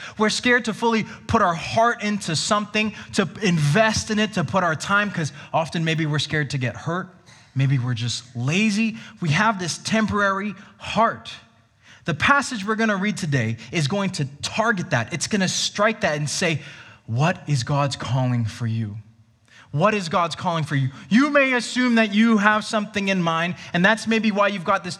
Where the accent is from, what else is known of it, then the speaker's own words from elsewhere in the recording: Hong Kong; now in Canada; 2008 that I came to Canada. I grew up in Hong Kong, and coming here was very different.